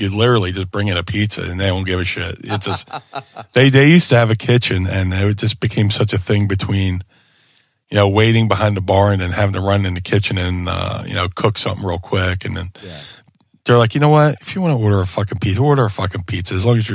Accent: Atlantic City, New Jersey, United States; which is really full circle for me because I grew up in Atlantic City as well.

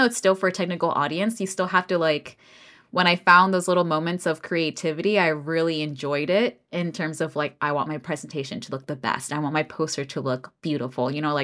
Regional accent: Florida, United States; now in Nashville, United States; so I'm based outside of Nashville, Tennessee, but grew up in Florida.

